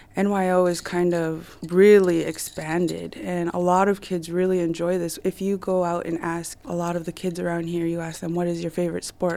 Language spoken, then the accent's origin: English; Unalakleet, Alaska, United States; I'm from Unalakleet, Alaska. I was raised there, graduated